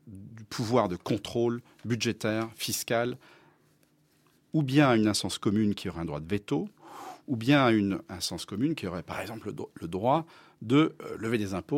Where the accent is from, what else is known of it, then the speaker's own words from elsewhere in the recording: Germany; French is a second language; je trouve d'ailleurs en tant qu'allemand